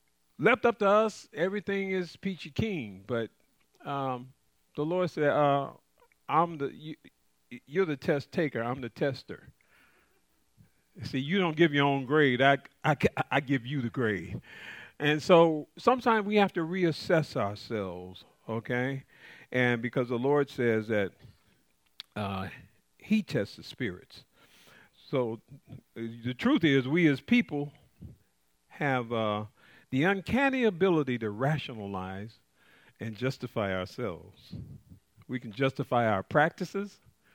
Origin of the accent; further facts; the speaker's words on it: Chicago, Illinois, United States; You know, I do things because of my culture growing up in Chicago, and it's hard to shake something.